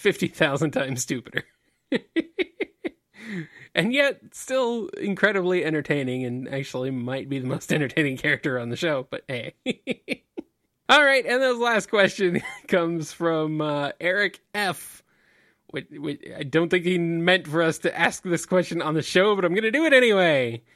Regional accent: Arizona, United States; I grew up in Arizona and that's where I live currently

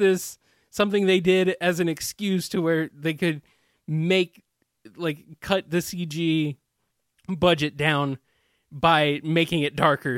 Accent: Phoenix, Arizona, United States; I do like a giant spider coming out of the ground in Arizona and destroying my hometown, though.

